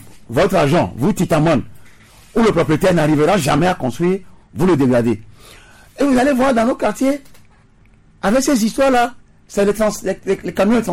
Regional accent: Togo; Le Moro Naba au Burkina ne fera jamais ça. Pourquoi c'est chez nous au Togo?

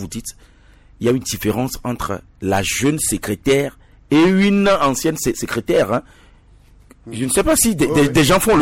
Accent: Togo; parce que je suis Togolais

